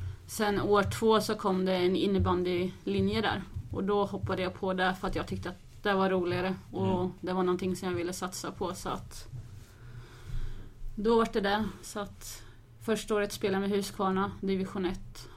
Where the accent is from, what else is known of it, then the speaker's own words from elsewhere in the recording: Vimmerby, Kalmar County, Sweden; also born or lived in Ramnes; En liten byhåla. Så att, men ja, började spela innebandy i Vimmerby, nere i Småland.